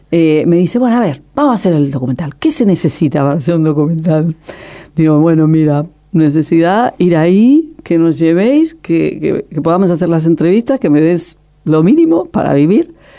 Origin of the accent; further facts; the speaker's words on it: Guatemala; Yo decía, no se preocupen, si yo vengo de Guatemala, que está mucho peor que Cuba